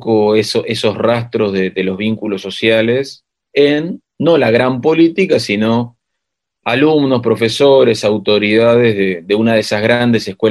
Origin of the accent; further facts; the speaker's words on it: Castelar, Buenos Aires Province, Argentina; Me crié acá en Castelar, en el oeste de Gran Buenos Aires, sigo viviendo en la misma zona